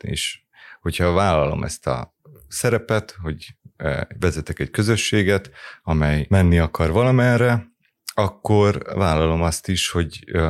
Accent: Kecskemét, Bács-Kiskun, Hungary; volt egy olyan ügy Kecskeméten, onnan én származom, és ott is politizáltam

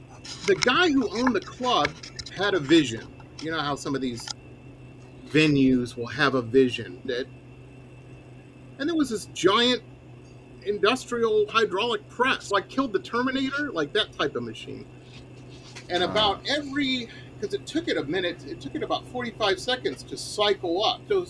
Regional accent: Detroit, Michigan, United States; I grew up in Detroit back in the 80s, a long time ago, when they were closing all the factories and whatnot.

